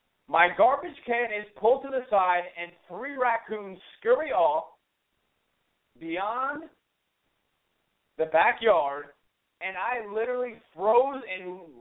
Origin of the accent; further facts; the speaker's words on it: Bridgewater, New Jersey, United States; I live in Bridgewater, New Jersey. That is where I am home. That's where my mother and my father live. That's where I was born and raised.